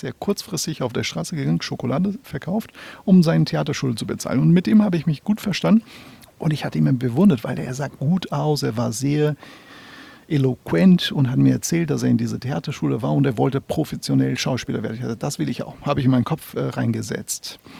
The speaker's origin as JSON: {"language": "German", "country": "Brazil", "said": "Ich komme aus Brasilien"}